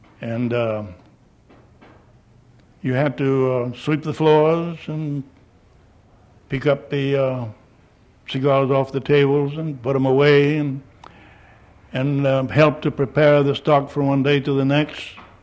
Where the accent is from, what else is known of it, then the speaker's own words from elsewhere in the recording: Key West, Florida, United States; born there; I was born in Key West, Florida, in the year of 1893, 11th of October.